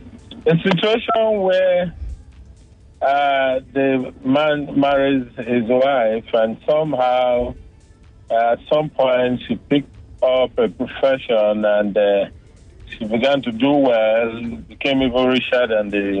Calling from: Lekki, Lagos, Nigeria; I'm calling from Lekki.

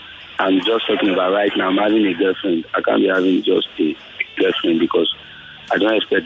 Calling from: Obalende, Lagos, Nigeria; I'm the first time calling. I'm calling from

